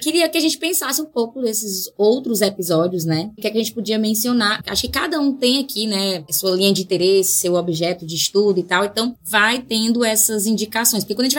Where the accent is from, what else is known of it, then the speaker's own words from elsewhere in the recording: Ceará, Brazil; Somos cearenses, né?